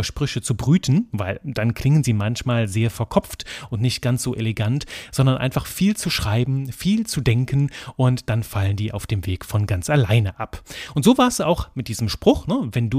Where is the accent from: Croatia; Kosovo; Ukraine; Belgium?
Belgium; Ich bin Belgier